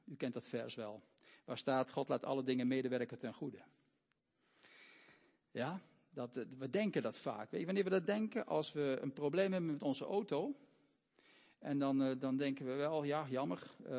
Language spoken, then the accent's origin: Dutch; Belgium; En ik ben soms nog een beetje oranje. Zelfs als Belg.